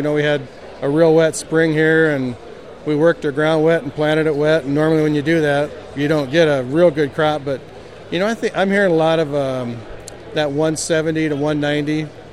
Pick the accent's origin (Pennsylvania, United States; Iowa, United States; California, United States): Iowa, United States; I'm from Solander, Iowa, about 10 miles east of Emmitsburg, and mainly a corn soybean farmer